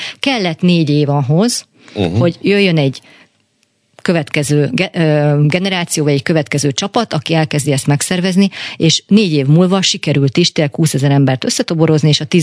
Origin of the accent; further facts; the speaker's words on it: Sopron, Győr-Moson-Sopron, Hungary; Például én Sopronból származok